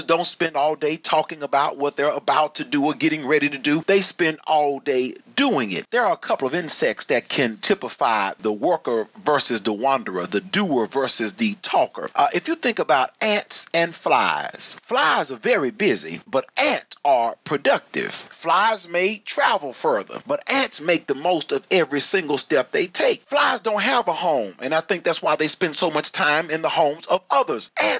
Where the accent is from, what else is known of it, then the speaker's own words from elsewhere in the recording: Texas, United States; when I was a kid growing up in Texas